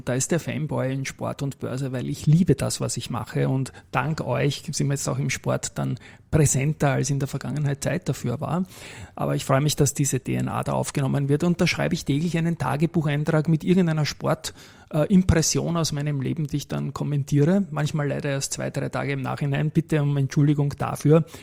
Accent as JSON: {"language": "German", "country": "Austria", "said": "Das hätte man ja gar nicht glauben können als Österreicher."}